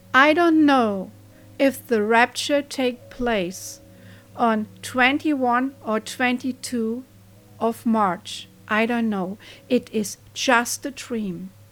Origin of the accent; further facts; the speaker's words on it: Germany; I'm coming from Germany and my website is handsforcharity.de.